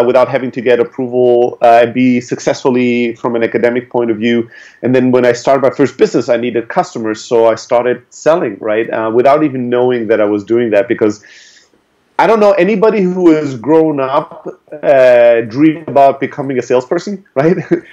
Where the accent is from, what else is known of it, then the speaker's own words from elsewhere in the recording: Germany; also born or lived in Greece; I'm originally from Greece. I grew up in Germany. Those are two very different cultures. Both places are in Europe. They could not be more different. And so I grew up in a factory worker family, single mom with three boys.